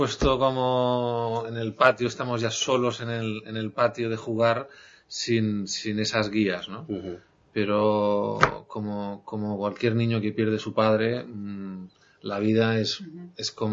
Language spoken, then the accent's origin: Spanish; Figueres, Catalonia, Spain; born there; now in Barcelona, Spain; En Figueras, norte de Cataluña, en la ciudad de Dalí.